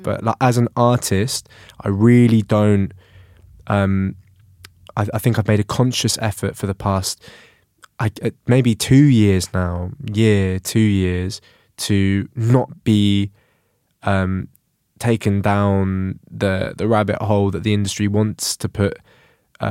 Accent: London, United Kingdom; Like my musical family exists in my identity as a Londoner, you know, and the melting pot of sounds that comes as a result of growing up in this city, especially in Northwest London

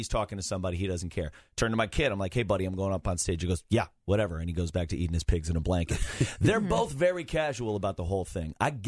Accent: New York City, New York, United States; I grew up in New York City. So did he.

